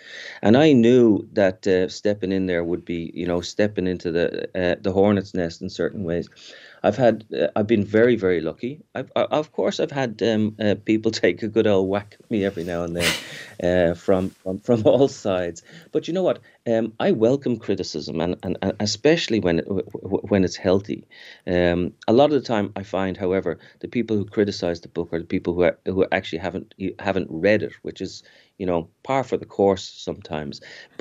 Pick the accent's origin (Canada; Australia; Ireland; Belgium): Ireland; now in New York, United States; I'm Irish, you know, I live in New York